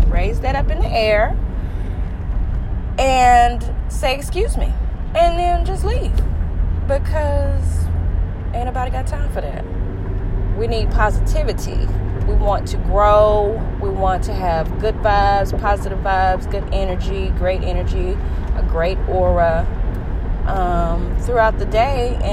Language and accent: English; Dallas, Texas, United States; I know how to drive because I was raised in Dallas.